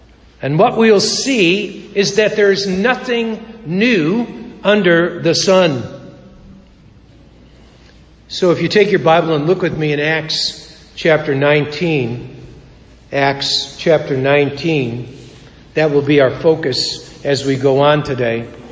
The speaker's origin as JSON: {"language": "English", "town": "Chicago", "region": "Illinois", "country": "United States", "tie": "born or raised there", "said": "Chicago, my hometown"}